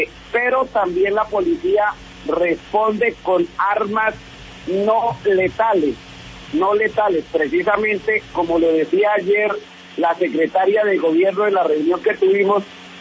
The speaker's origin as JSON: {"language": "Spanish", "country": "Colombia", "said": "como soldado, como colombiano y como persona que ya hace parte de esta jurisdicción porque llevo un tiempo muy prudencial."}